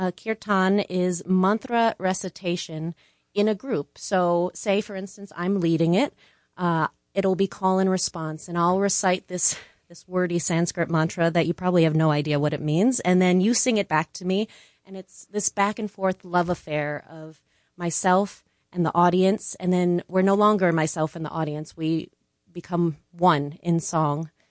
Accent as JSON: {"language": "English", "town": "Chihola", "region": "Pennsylvania", "country": "United States", "tie": "born or raised there", "said": "I grew up here in Chihola, Pennsylvania, right on the Delaware River. And then I left for 12 years pursue a great career in advertising and graphic design."}